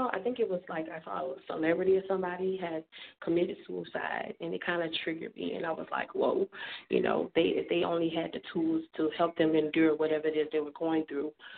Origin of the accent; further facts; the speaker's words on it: Orangeburg, South Carolina, United States; Yes, so I am a native from Orangeburg, South Carolina.